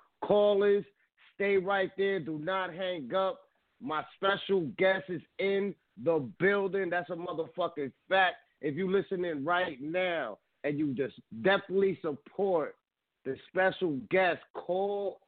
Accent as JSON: {"language": "English", "town": "New York City", "region": "New York", "country": "United States", "said": "I'm from the Bronx. So I know when I hear true New Yorker."}